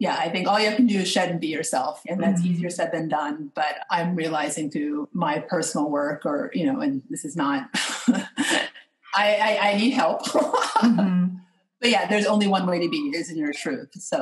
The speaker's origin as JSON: {"language": "English", "town": "Washington", "region": "District of Columbia", "country": "United States", "tie": "born or raised there", "said": "I grew up in Washington, D.C. And at the time, it was Chocolate City. Yes, I'm in a very white neighborhood. But I lived in DC proper. I went to DC public schools"}